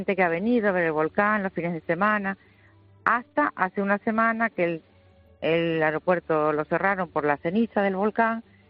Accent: Canary Islands, Spain; Yo vivo aquí en La Palma, soy de aquí de La Palma y de toda la vida

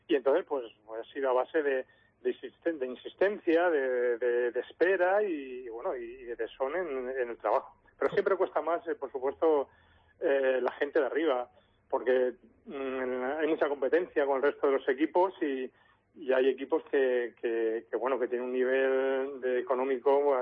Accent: Toledo, Castilla-La Mancha, Spain; estaba de vacaciones en Almería, que tengo casa allí, y justo llevaba un día en Toledo, yo soy de Toledo y estaba en Toledo

